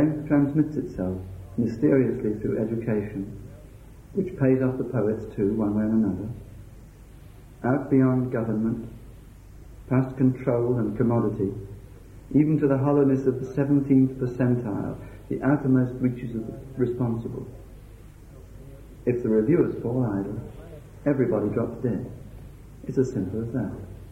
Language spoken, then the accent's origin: English; Birmingham, West Midlands, United Kingdom; now in Staffordshire, United Kingdom; because I was raised in Birmingham and wrote about 20 years ago a lot of stuff about urban landscape.